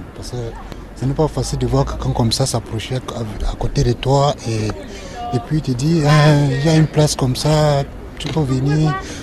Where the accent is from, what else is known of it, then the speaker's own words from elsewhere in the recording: Cameroon; moved away; je suis camerounais.